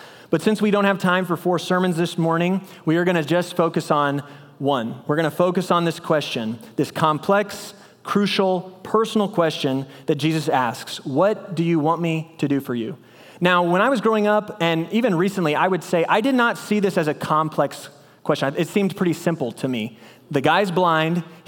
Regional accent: Belton, Texas, United States; I'm a preacher's kid. I grew up in Belton, Texas, and my dad got the preaching job at the Lake Jackson Church of Christ when I was about to be a sophomore in high school. So we moved to Lake Jackson

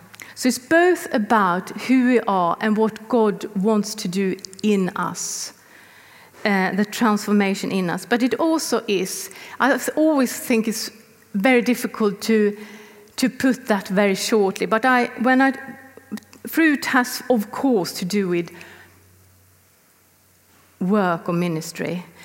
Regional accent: Sweden; English is a second language; It's translated to Swedish, which I am from Sweden.

